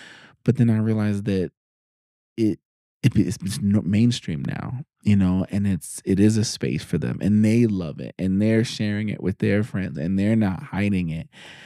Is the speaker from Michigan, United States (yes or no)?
no; New York City, New York, United States; Because I grew up in New York City.